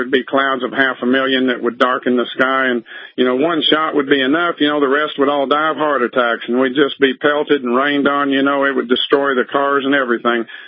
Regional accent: Arkansas, United States; and I'm from Arkansas. I grew up there.

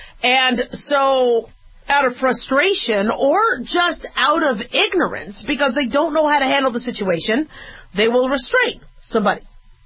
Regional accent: Hollywood, Florida, United States; also born or lived in Manhattan, Kansas; Yeah, I'm from Hollywood.

